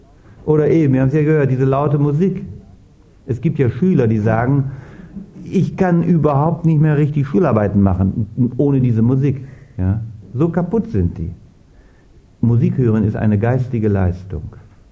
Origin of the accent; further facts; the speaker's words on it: Germany; moved away as an adult; now in Austria; ich komme ja nun aus der Bundesrepublik, lebe jetzt seit 6 Jahren hier. Und muss sagen, ich fühle mich also seltsam wohl, würde ich sagen, in Österreich